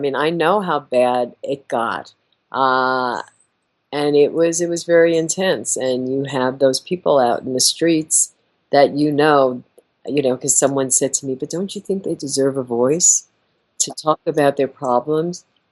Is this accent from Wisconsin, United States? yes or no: no; New York, United States; And, you know, I'm from New York.